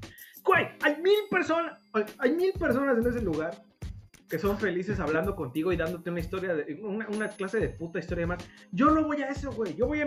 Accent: Mexico; En el momento que te dice, ¿de dónde eres? Y tú, de México.

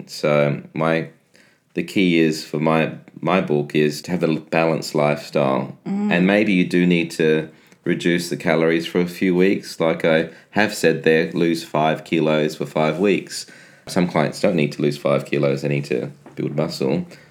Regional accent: Adelaide, South Australia, Australia; also born or lived in Sydney; I grew up in Adelaide, at Henley Beach, and I moved to Sydney when I was younger, in my teens. Then moved back to Adelaide

